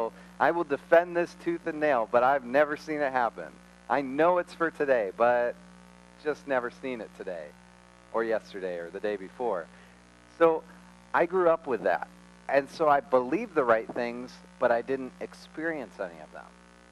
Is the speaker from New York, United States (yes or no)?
yes; Rochester, New York, United States; I'm from Rochester, New York. That's where I grew up. That's where I still live now.